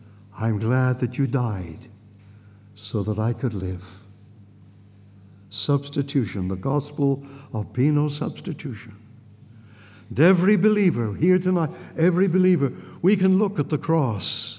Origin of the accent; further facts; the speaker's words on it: South West England, United Kingdom; moved away as an adult; now in Lancashire, United Kingdom; the hills of Lancashire, where I live. I don't belong up there. I come from Devon. I'm a West Country man, but I've lived in the north of England now nearly 40 years.